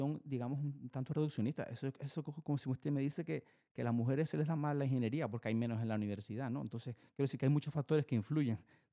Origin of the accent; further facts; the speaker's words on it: Canary Islands, Spain; Y nosotros somos canarios, los tenemos aquí